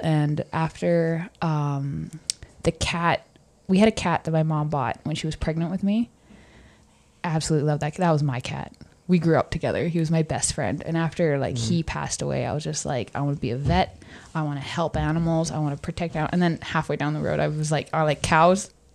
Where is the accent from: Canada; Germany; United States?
Canada; I'm from Canada, but I'm an awful Canadian